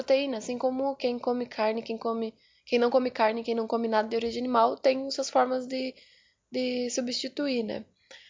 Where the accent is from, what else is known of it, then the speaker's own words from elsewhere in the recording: Rio Grande do Sul, Brazil; A gente veio do Rio Grande do Sul e, tipo, o que a gente pensa para comemorar as coisas é um churrasco.